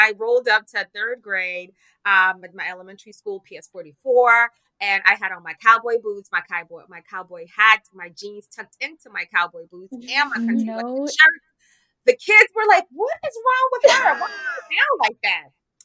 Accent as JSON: {"language": "English", "country": "Zimbabwe", "tie": "born or raised there", "said": "So to give you context, I grew up in Zimbabwe. I grew up in suburbia."}